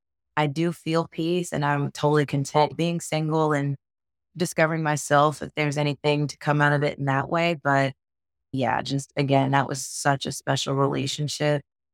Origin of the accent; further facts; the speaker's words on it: the South, United States; I was raised, you know, I grew up in the South. So everyone in my family, a lot of friends even married young, had kids young.